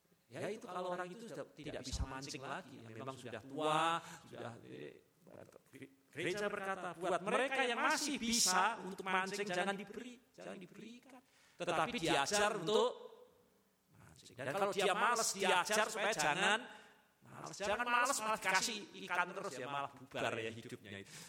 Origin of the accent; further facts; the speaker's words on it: Kudus, Central Java, Indonesia; saya terkejutkan di daerah saya ini daerah Kudus, daerah lalu dekat Pati